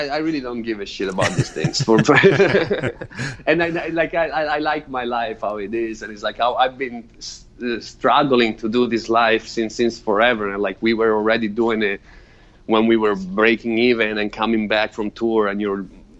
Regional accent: Italy; English is a second language; I grew up in Italy.

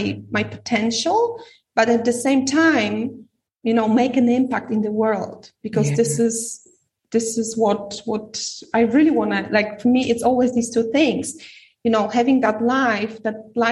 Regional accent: Poland; I went back to Europe. I'm from Poland

